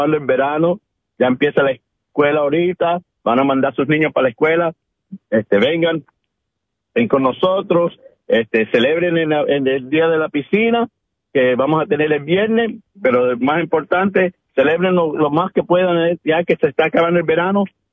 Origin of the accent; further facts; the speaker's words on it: Colombia; now in North Bergen, United States; como usted sabe, yo soy colombiano